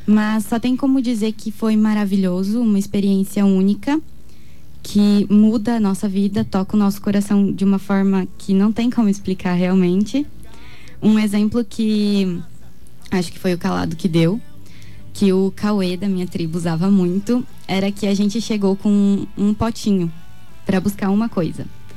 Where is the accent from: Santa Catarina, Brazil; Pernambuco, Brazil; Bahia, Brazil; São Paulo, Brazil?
Santa Catarina, Brazil; Eu sou de Santa Catarina, mas Catarina. Vim pra cá e estudo.